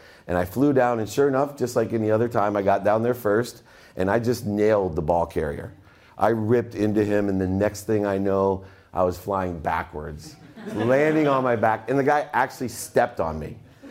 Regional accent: Akron, Ohio, United States; I grew up in Akron, Ohio, the armpit of the U.S., great place to be from.

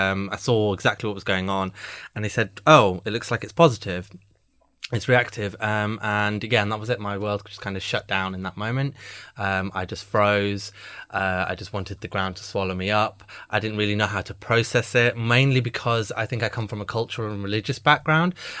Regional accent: United Kingdom; So just going back, I'm actually British South Asian, so it's a mix of Pakistani and Indian, Kenyan, mixed heritage in there.

